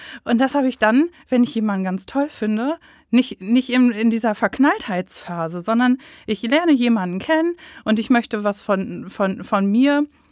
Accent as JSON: {"language": "German", "region": "North Rhine-Westphalia", "country": "Germany", "said": "Ich komme auch aus dem Ruhrgebiet, bin jetzt frisch 36"}